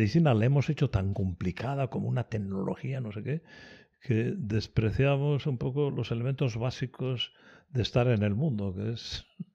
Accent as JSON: {"language": "Spanish", "town": "Mondragón", "region": "Basque Country", "country": "Spain", "said": "yo ya estoy contactando con mi pueblo, yo soy de Mondragón, ¿no? Soy del barrio Arrasate de Mondragón, cosa que no todos los de Mondragón pueden decir, ¿no?"}